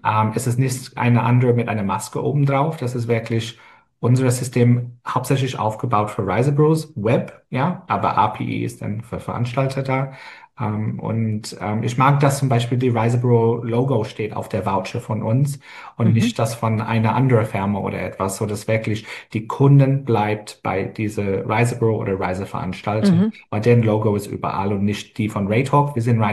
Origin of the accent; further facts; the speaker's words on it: Sydney, New South Wales, Australia; German is a second language; now in Germany; der beste Stadt der Welt, Sydney, meine Heimat